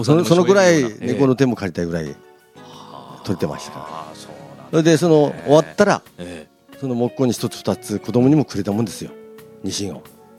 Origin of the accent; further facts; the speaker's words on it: Hokkaido, Japan; で私も小さい時にですね、今先ほど言いました本村の方、アサリの線路沿いに生まれ育ったんですよ。